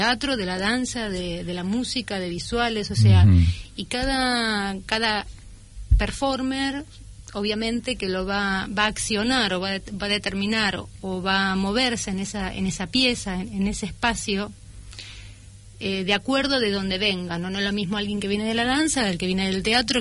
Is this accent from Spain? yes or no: no; Quilmes, Buenos Aires Province, Argentina; born there; Yo nací en Quilmes, tengo casi 50 años